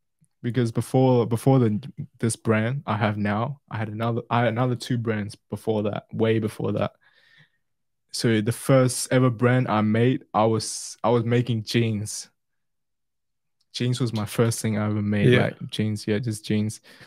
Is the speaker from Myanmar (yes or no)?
yes; Myanmar; English is a second language; Burma. Shout out to Myanmar.